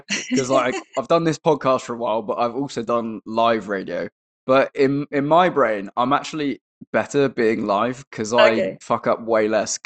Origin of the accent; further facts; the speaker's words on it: United Kingdom; now in Australia; I know I always get stick being a Brit in Australia